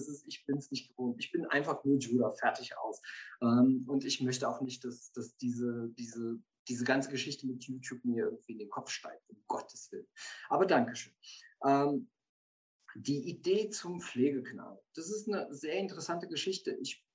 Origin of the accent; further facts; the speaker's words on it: Serbia; Die Ausbildung habe ich in Serbien gemacht. Ursprünglich komme ich aus Serbien.